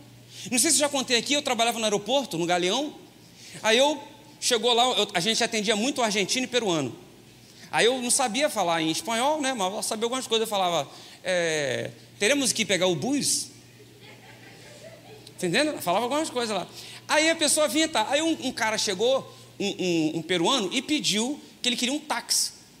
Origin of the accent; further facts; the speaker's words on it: São Gonçalo, Rio de Janeiro, Brazil; nasci em São Gonçalo, estou lá até hoje, 42 anos em Lodebar.